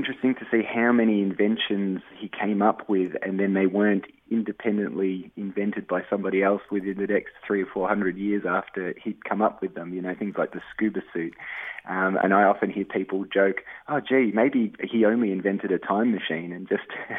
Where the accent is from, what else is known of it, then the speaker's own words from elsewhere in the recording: Melbourne, Victoria, Australia; I met the artisans, the Nicolai family, over in Melbourne, my hometown, and they were installing a Da Vinci exhibition in Melbourne